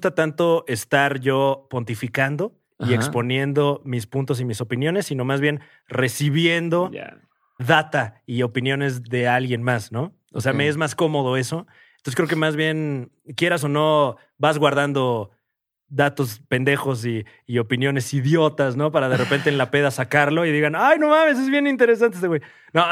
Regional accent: Mexico; Y a lo mejor, siendo mexicano, luego no entiendes por qué en otros países son así.

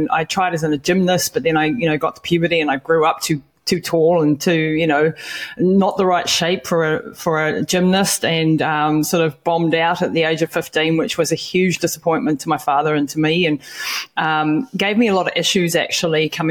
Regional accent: New Zealand; I come from New Zealand, right down at the bottom of the planet, born and bred down here.

